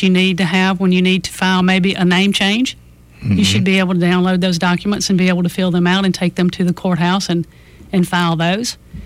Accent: Millbrook, Alabama, United States; I grew up in Millbrook, Alabama. My father was a Marine.

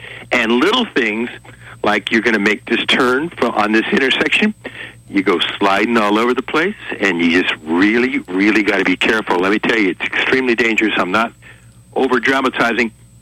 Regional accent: Cleveland, Ohio, United States; And I'm a guy from Cleveland, Ohio. As a 16-year-old boy, I used to drive in snow and ice, never think anything of it.

